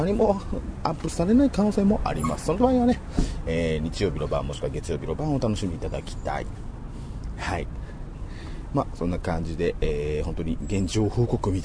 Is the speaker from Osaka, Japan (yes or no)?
yes; Osaka, Japan; うちの地元は住之江公園駅、住之江協定がすぐ近くにある協定会でいうの、協定しやってる方々のメッカと言われる、まあ、住之江公園駅が一番最寄りの駅なんですけれども